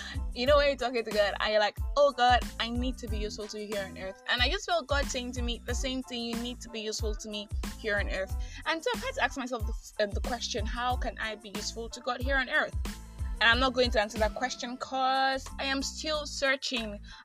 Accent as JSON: {"language": "English", "country": "Nigeria", "said": "I am that Nigerian Christian alcoholic, and welcome to another episode."}